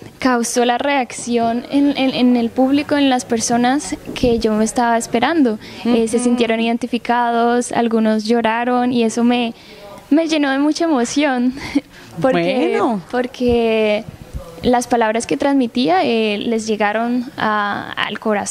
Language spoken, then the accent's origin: Spanish; Palmira, Valle del Cauca, Colombia; born there; Yo nací en Palmira Valle.